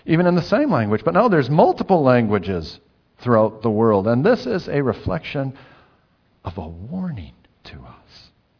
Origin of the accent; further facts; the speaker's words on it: United States; now in New Zealand; as an American, I have different words that I use in English than you do. In New Zealand.